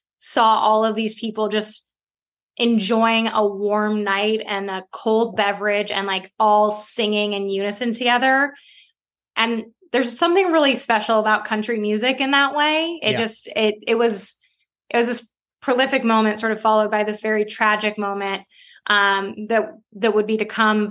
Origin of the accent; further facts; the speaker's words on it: Midwest, United States; now in California, United States; I grew up in the Midwest. So music festivals to me were like, go out in a cornfield, we throw up some tents